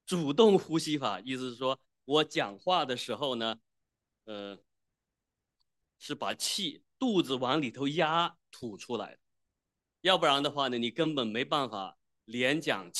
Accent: Wenzhou, Zhejiang, China; 我是在温州农村长大

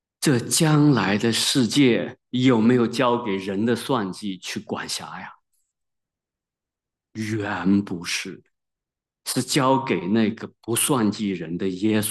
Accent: China; 我们中国人的话呢，既不相信天使

